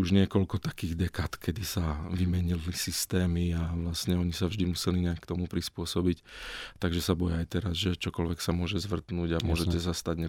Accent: Prievidza, Trenčín Region, Slovakia; lebo pochádzam z Prievidze

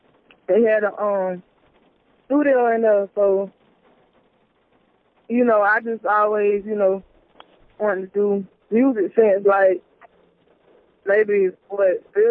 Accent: Statesville, Georgia, United States; I'm from Statesville, Georgia or whatever. I had moved to like 30 minutes away from Statesville or whatever, but I still, you know, do my thing around the area.

